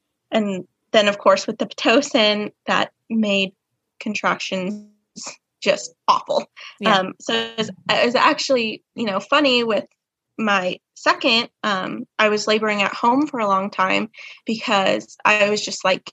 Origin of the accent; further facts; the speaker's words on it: Kansas, United States; Well, I am from Kansas.